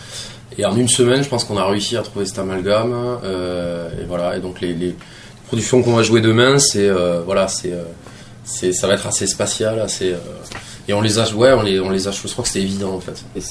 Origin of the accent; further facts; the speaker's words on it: Albi, Occitanie, France; now in Toulouse, France; On est originaire d'Albi. On vit à Toulouse depuis quelques années.